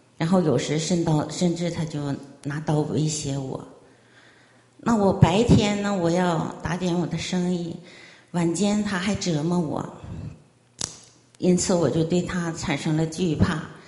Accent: Shenyang, Liaoning, China; 我来自中国辽宁沈阳。

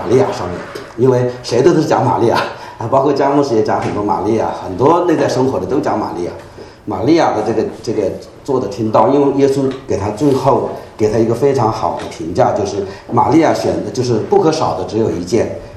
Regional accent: China; 我们中国人

